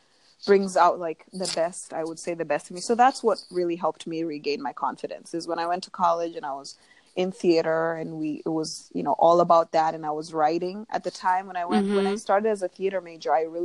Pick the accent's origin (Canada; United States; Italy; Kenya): Kenya; moved away; when I was back home in Kenya. And then I moved here, and then the whole thing of popularity. So growing up in Kenya, popularity really came with how well you did in school